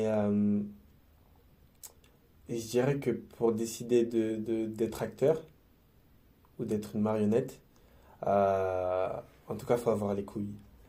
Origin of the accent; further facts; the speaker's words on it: Creil, Hauts-de-France, France; j'ai grandi à Creil, je crois que c'est la 8e ville la plus pauvre de France. J'ai vécu pas mal de choses dans cette ville.